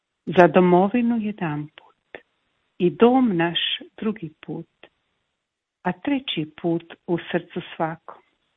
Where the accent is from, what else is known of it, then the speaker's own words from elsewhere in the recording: Dalmatia, Croatia; also born or lived in Zagreb; now in Slavonski Brod, Croatia; moj zavičaj Dalmacija, a rođena sam u Zagrebu, eto, ima puno raznih, ali u Brodu jako dugo živim i postao mi je evo drag grad.